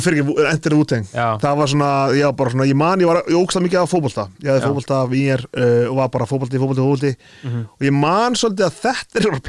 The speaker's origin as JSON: {"language": "Icelandic", "town": "Reykjavík", "region": "Capital Region", "country": "Iceland", "tie": "born or raised there", "said": "ég elst upp í Breiðholtinu flýtt skipti eftir áttundabekk upp í flýtt í Rimakverði og kem bara feskur inn í níundabekk"}